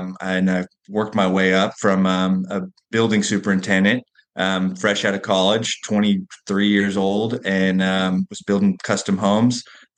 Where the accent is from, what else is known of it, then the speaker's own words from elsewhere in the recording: Austin, Texas, United States; now in Fort Worth, United States; I recently moved to Fort Worth. I grew up in Austin, been there my whole life. And my wife and I just moved to Fort Worth.